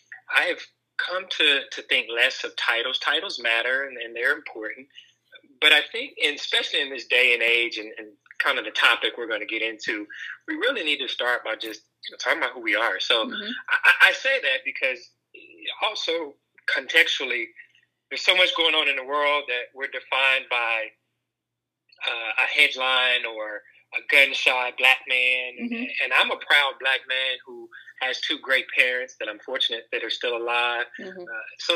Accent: Charlotte, North Carolina, United States; I was born and raised on the East Coast, Charlotte, North Carolina native.

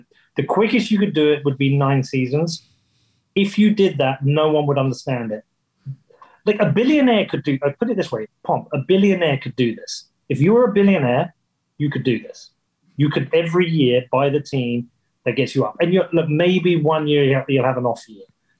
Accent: Bedford, East of England, United Kingdom; I am from Bedford. Like, this is, I've lived here my whole life. It is a shit town in England

